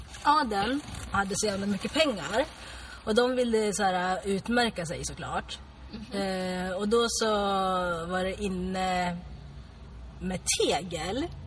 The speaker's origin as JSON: {"language": "Swedish", "town": "Gävle", "region": "Gävleborg County", "country": "Sweden", "tie": "born or raised there", "said": "jag vet att hemma i Gävle finns det ett hus som är rosa. Jag kommer ihåg när det där, jag var liten"}